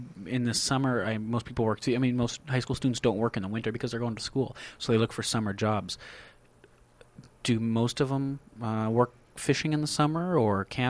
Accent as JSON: {"language": "English", "town": "Fairbanks", "region": "Alaska", "country": "United States", "said": "I'm from Fairbanks. I was born in Fairbanks, and we obviously are about as far removed from as a fishing town, you know, as a Alaskan community can get."}